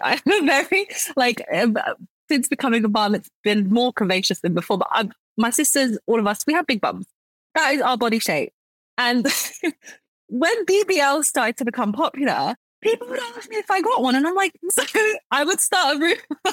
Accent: United Kingdom; it's like, well, yeah, I'm British. And that gives you a different status in different parts of the world. So in the US, I'm British.

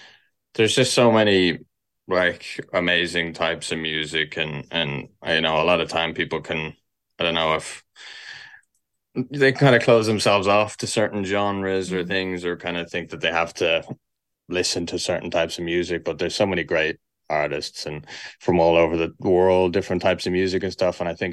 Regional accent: Kilkenny, Leinster, Ireland; We're both from Kilkenny, I guess. People oftentimes think we're from like the US or Canada just because of the name and like the type of music or whatever. But yeah, we're both Kilkenny men.

